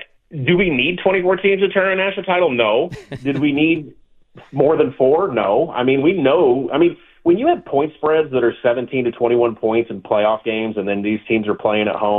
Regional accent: Arkansas, United States; And I love that I'm from Arkansas and I come on the show to list a bunch of people from Oregon where we don't have pro sports

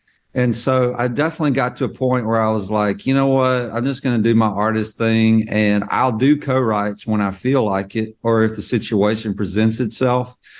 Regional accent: Mississippi, United States; like I'm from Mississippi. I don't want somebody with a suit and tie on telling me anything.

